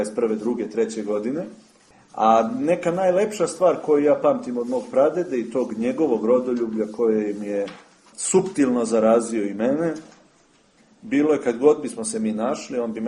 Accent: Šumadija, Serbia; accent: Donja Jasenica; kako se kaže kod nas, ja se već prebacio na naš akcenat tu iz Donje Jasenice

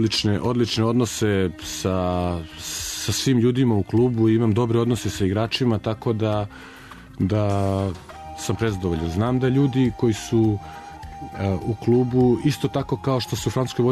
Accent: Belgrade, Serbia; ja sam rođen u Beograd, Beograđanin, i Beograd je moj grad

